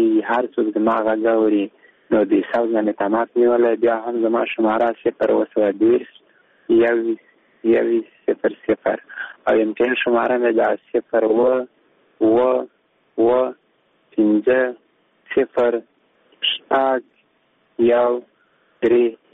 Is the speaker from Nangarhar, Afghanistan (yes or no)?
yes; Nangarhar, Afghanistan; زه د ننګرهار یم